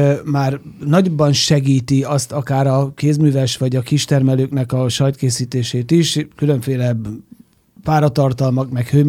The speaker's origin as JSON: {"language": "Hungarian", "town": "Söjtör", "region": "Zala", "country": "Hungary", "tie": "born or raised there", "said": "Én falusi gyerek vagyok, én Zalai falu, egy faluban nőttem föl a 60-as években. Szinte minden harmadik, és nem kis falu volt, Söjtör, minden harmadik házban volt tehén."}